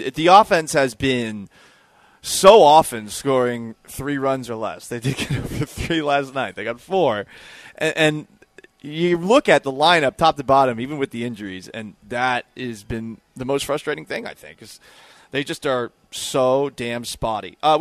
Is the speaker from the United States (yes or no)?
yes; Boston, Massachusetts, United States; I can't, but I'm from Boston. I hate the Yankees. I hate New York.